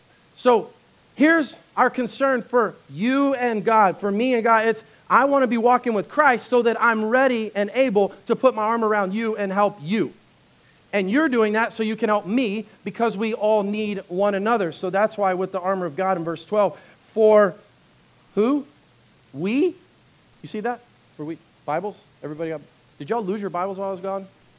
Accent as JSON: {"language": "English", "region": "Texas", "country": "United States", "said": "especially as a Texan, you know, like in my native Texan blood"}